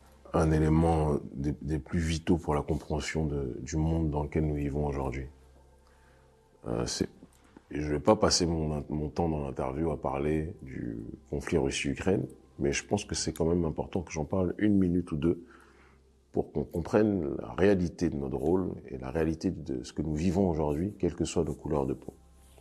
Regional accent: France; Je suis béninois de nationalité, né en France, donc j'ai grandi, vécu 29 ans de ma vie en France, donc français aussi, quoi que j'en dise.

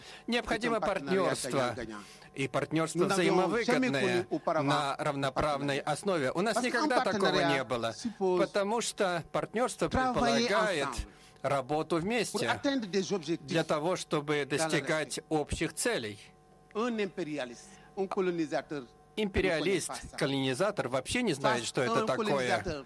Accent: Senegal; я из Сенегала.

